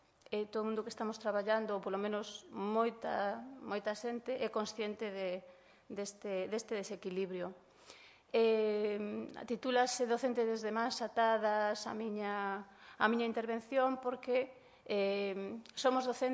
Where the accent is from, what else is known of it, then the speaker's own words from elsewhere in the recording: Cangas, Galicia, Spain; E como veño de Cangas